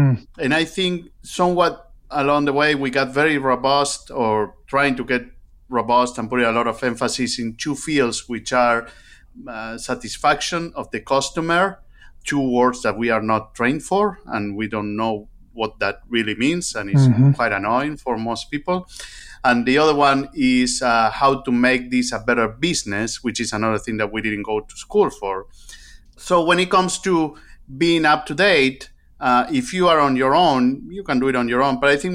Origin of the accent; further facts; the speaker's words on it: Argentina; moved away as an adult; now in United States; So I'm from Argentina, and I came 18 years ago.